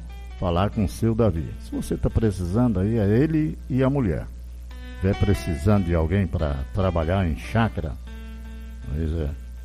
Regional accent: Brasiléia, Acre, Brazil; Em Brasileia, minha terra querida, minha terra natal.

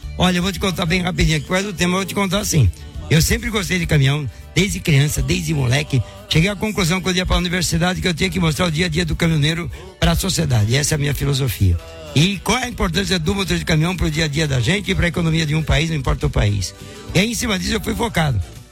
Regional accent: São Paulo, Brazil; É que São Paulo, sou de São Paulo.

